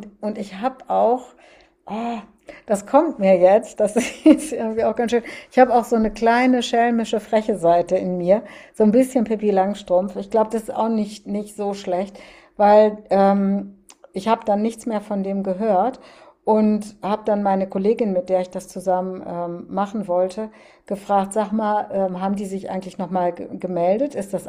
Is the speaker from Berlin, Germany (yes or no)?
no; North Rhine-Westphalia, Germany; zumindest im katholischen Norden, da im Bistum Münster, wo ich herkomme.